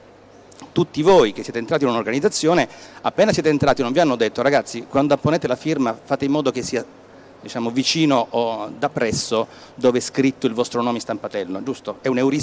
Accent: Southern Italy, Italy; first language Italian; io non sono madrelingua, vengo dalla Magna Grecia, sono madrelingua italiano e con l'inglese vado male.

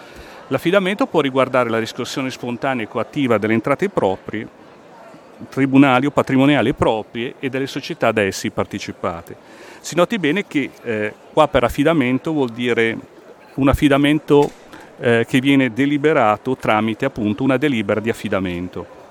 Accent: Cremona, Lombardy, Italy; vengo da Cremona in Lombardia

